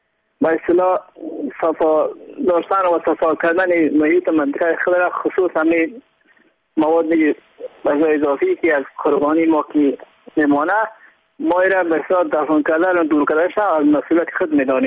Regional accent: Badakhshan, Afghanistan; ما از بدخشان هستیم.

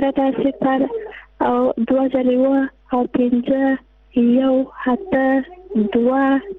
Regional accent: Jowzjan, Afghanistan; زه د جوزجان د ولایت یم.

